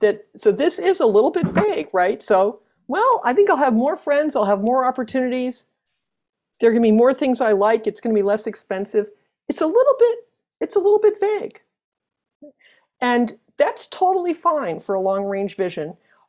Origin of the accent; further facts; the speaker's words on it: Maine, United States; I grew up in Maine, so I can make jokes about Maine.